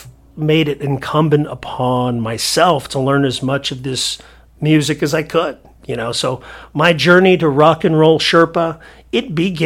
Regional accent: California, United States; it made me angry that I grew up in SoCal, where the major alternative radio station in the 80s, KROQ FM, 106.7 FM, it privileged British bands

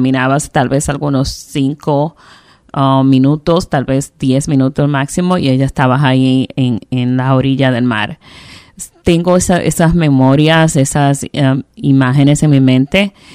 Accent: Paraíso, Barahona, Dominican Republic; Soy oriunda de Paraíso en Barahona. Y cualquier persona de Paraíso que tú le preguntes te va a decir que somos del Paraíso. Mm-hmm. Una tierra muy bella, con montañas verdes

